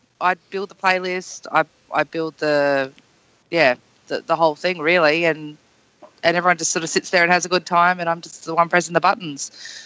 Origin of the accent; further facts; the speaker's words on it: Adelaide, South Australia, Australia; I am from Adelaide, and to be honest, if you don't have a month there, you just don't have enough time to see everyone